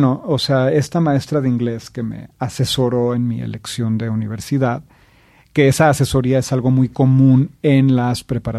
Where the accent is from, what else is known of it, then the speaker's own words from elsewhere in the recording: Mexico City, Mexico; also born or lived in Querétaro; Yo crecí en la Ciudad de México y en la ciudad de Querétaro. Y me fui un año de intercambio a una escuela preparatoria en Vermont.